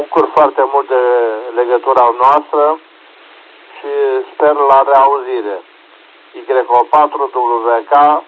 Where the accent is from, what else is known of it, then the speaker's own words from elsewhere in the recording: Brăila, Brăila County, Romania; din Brăila.